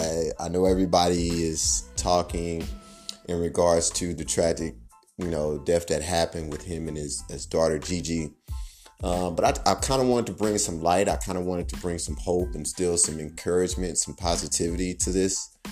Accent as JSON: {"language": "English", "town": "Kansas City", "region": "Missouri", "country": "United States", "said": "I'm from Kansas City, and me and him are the same age."}